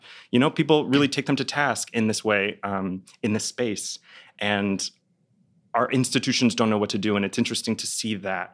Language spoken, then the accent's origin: English; Dallas, Texas, United States; I'm from Dallas, Texas.